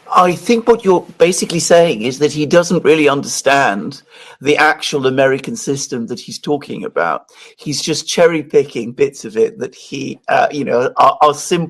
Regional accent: United Kingdom; I'm just putting this as a British person.

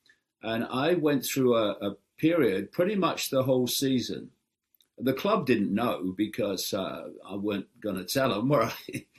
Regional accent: Leicester, East Midlands, United Kingdom; born there; I was born in Leicester in the East Midlands, not far from where you are.

